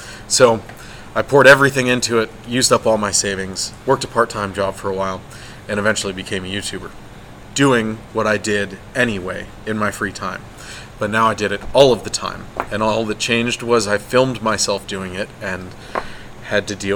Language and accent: English; Chambersburg, Pennsylvania, United States; Out of Chambersburg, Pennsylvania.